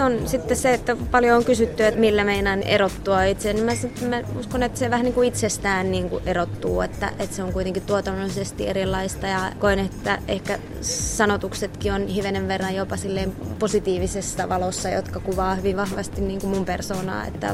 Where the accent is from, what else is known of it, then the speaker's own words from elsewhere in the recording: Ostrobothnia, Finland; tai kotiin, niin kuin meillä Pohjanmaalla sanotaan